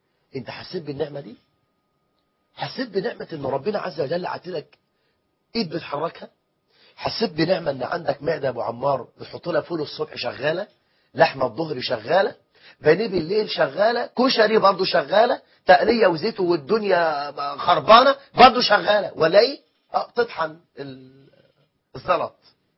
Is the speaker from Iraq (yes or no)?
no; Egypt; ده احنا عندنا في مصر 9 مليون امرأة مطلقة و9 مليون بنت لم تتزوج